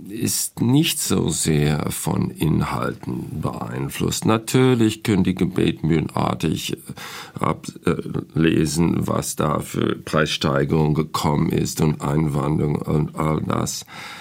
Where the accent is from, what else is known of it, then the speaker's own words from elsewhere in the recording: Wyoming, United States; German is a second language; moved away; Ja, ich komme aus Wyoming